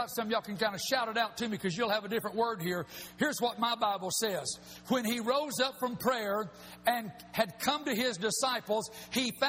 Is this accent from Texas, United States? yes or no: no; Alabama, United States; I call him Baal because I'm from Alabama.